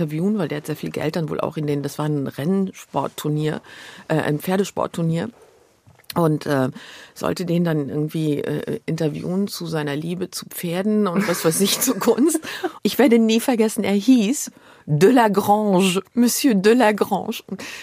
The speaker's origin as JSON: {"language": "German", "country": "Luxembourg", "said": "ich komme ja aus Luxemburg, das heißt, ich war auch immer mit französischer Musik und italienischer Musik durch meine italienische Mutter irgendwie konfrontiert."}